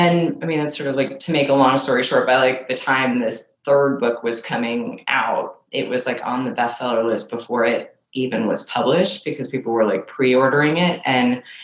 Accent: Manhattan, New York, United States; I grew up in Manhattan. It's going to be about Manhattan teenagers.

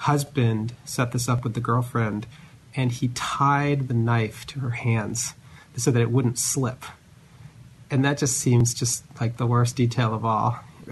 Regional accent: New Jersey, United States; moved away; it's different from where I grew up in New Jersey

